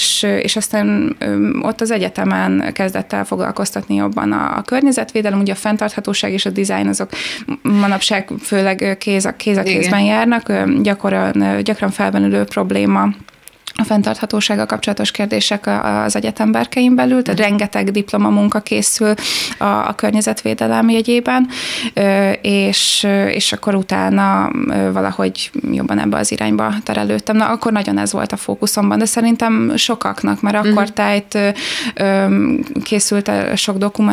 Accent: Szilasliget, Pest, Hungary; also born or lived in Balaton; de valójában Gödöllő mellett nőttem fel egy Szilasliget nevű kis településen, úgyhogy csak a fél életemet töltöttem a Balatonon.

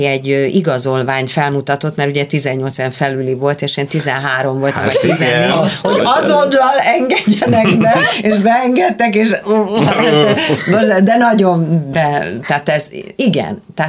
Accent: Budapest, Hungary; Emlékszem, hogy engem Újpesten panelben nőttem föl

